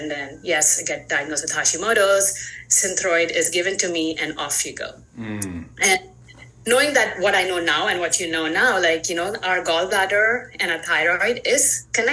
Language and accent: English; India; now in United States; You know, I'm an Indian immigrant. I came to the U.S. now, gosh, almost 20 years ago.